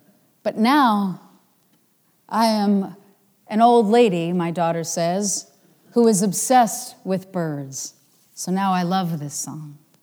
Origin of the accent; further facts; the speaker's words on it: New York, United States; as a kid growing up in New York, my father used to say to stay away from them.